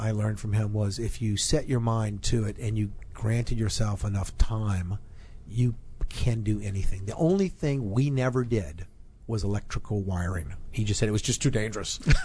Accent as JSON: {"language": "English", "region": "Louisiana", "country": "United States", "tie": "born or raised there", "said": "It was quite an experience for me growing up in Louisiana with my father."}